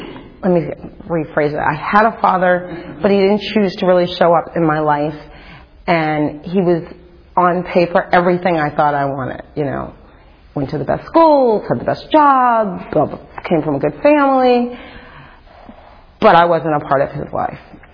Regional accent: Brooklyn, New York, United States; So, I grew up in Bed-Stuy, Brooklyn, under the poverty line.

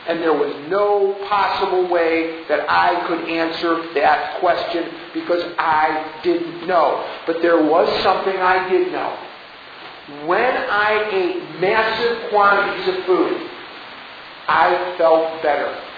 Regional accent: Chicago, Illinois, United States; I grew up in an old neighborhood in Chicago. I'm from Chicago. You can sort of tell that. I was born and raised on the north side of Chicago.

